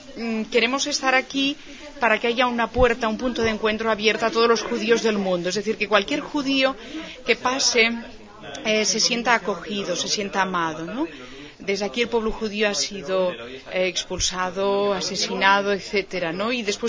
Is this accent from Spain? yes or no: yes; Barcelona, Catalonia, Spain; No, yo soy de Barcelona.